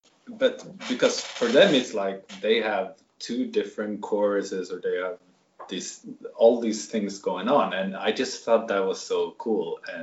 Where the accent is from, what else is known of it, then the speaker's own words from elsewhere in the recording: Japan; but I suppose since they know I'm from Japan, they think that I'm Japanese.